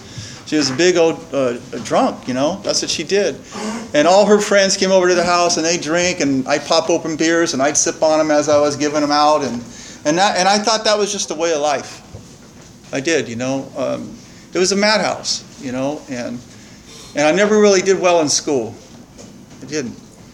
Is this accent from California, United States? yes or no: yes; Santa Maria, California, United States; also born or lived in Guadalupe; I grew up here in Santa Maria. I was raised in Guadalupe for the first 8-9 years of my life.